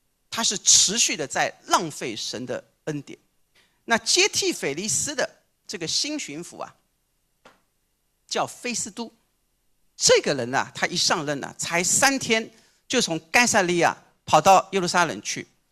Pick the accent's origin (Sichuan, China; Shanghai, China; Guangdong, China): Shanghai, China; accent: Shanghainese; 如果用我们上海话来说、就是拎不清，